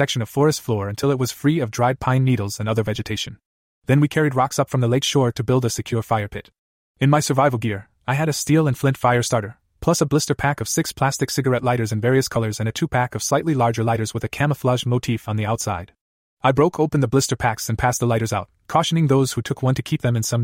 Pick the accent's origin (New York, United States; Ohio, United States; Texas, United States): Texas, United States; now in Alaska, United States; I'm a Texan, born and raised.